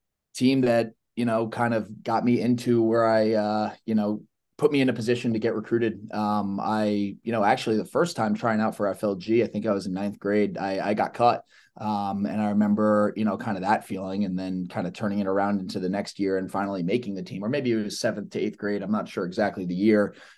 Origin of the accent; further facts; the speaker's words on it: Port Washington, New York, United States; So originally, obviously born and raised on Long Island. So born Port Washington, New York